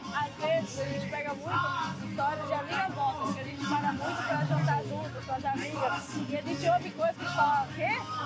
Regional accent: São Paulo, Brazil; also born or lived in Fortaleza / Goiânia; A gente é de São Paulo, moramos 1 ano e meio em Fortaleza, depois moramos 4 anos em Goiânia, agora estamos morando em São Paulo também.

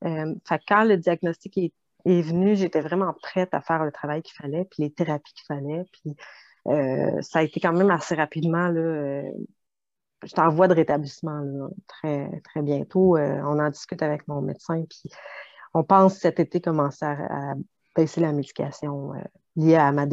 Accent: Montreal, Quebec, Canada; now in Shawinigan, Canada; quand je suis arrivée à Shawinigan, parce que je suis native de Montréal, c'est là qu'on s'est connus.

